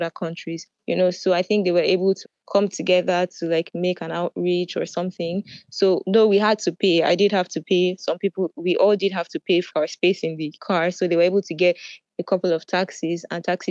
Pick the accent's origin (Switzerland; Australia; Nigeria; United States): Nigeria; And I'm from Nigeria, right? Sometimes, you know, we run out of cash at the ATM.